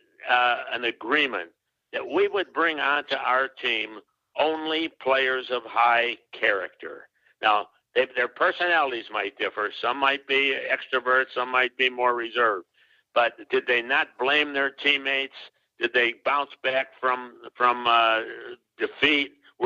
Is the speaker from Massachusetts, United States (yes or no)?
no; Chicago, Illinois, United States; Well, I grew up in Chicago.